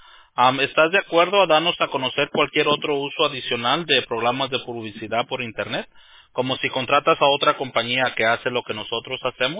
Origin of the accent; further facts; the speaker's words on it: Mexico; yo soy mexicano, nosotros usamos una palabra un poco más vulgar.